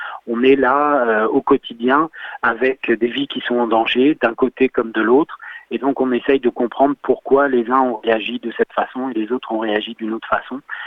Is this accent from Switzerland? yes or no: no; La Rochelle, Nouvelle-Aquitaine, France; Donc moi, je suis originaire de La Rochelle, donc cocorico, ça me fait bien plaisir.